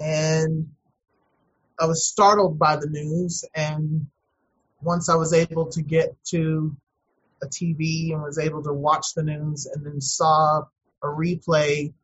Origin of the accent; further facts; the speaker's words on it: Austin, Texas, United States; also born or lived in Marshall, United States / Turkey / Iran; well, I grew up in Austin. I'm originally from Marshall, Missouri, but I was just born there.